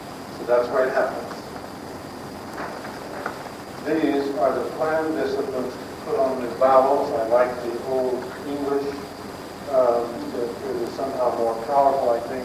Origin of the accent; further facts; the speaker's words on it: Missouri, United States; And down where I was raised in South Missouri, we just say innards and get it over.